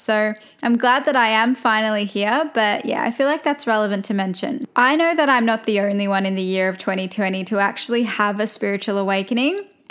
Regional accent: Melbourne, Victoria, Australia; I am from Melbourne, Australia. Now, prior to the year of 2020, I actually identified as a really radical atheist/realist.

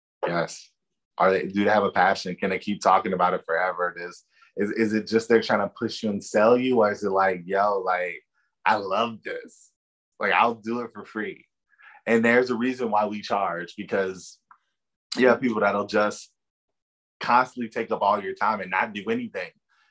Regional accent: Louisiana, United States; now in North Carolina, United States; I cook it really good. I'm from Louisiana. Gumbo is going to be my final answer.

